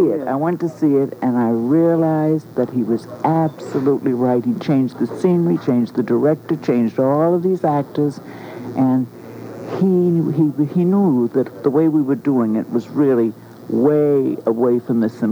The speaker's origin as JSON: {"language": "English", "town": "Boston", "region": "Massachusetts", "country": "United States", "tie": "born or raised there", "said": "But they hadn't fired me, and I was playing in my hometown in Boston."}